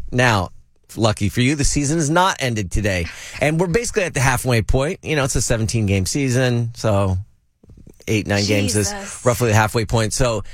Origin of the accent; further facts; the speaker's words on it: California, United States; I'm a 49er fan because, you know, I'm from the Bay Area, and that just makes sense.